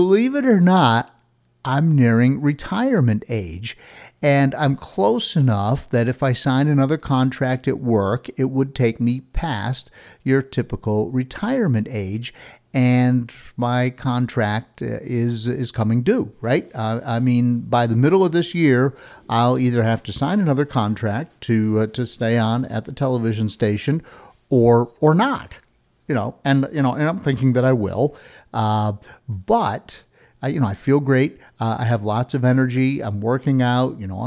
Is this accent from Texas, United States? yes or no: no; New York, United States; but I grew up in New York State.